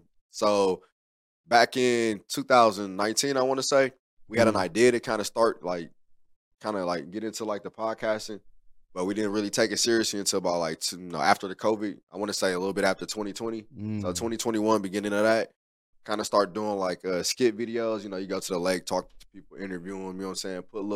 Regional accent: Milwaukee, Wisconsin, United States; also born or lived in Haiti; Yeah, man, I'm from Milwaukee, bro

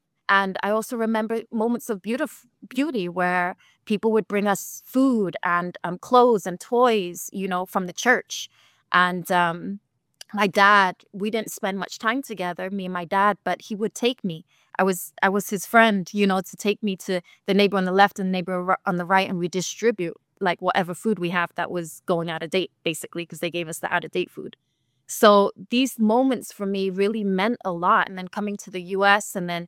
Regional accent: London, United Kingdom; now in United States; I was born and raised in Tottenham, London, which is North London, in a public housing, we call it estate, Broadwater Farm. And then we stayed there.

